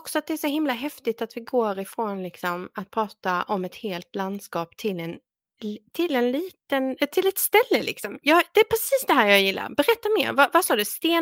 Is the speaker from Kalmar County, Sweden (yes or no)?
yes; Kalmar, Kalmar County, Sweden; born there; jag är ju född i Kalmar och har bott i Kalmar.